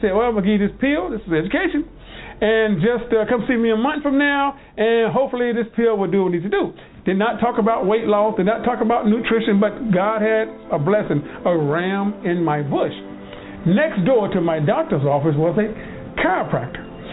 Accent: the South, United States; I'm from the South Southern boy.

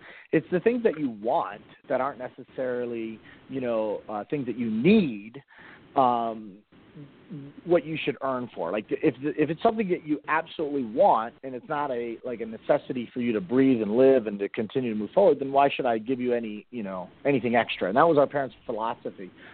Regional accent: Miami, Florida, United States; now in Washington, D.C., United States; I'm born and raised in Miami, playing my college ball at Carolina, and then opened up a business back down in South Florida. And in 2009, moved up to D.C. area

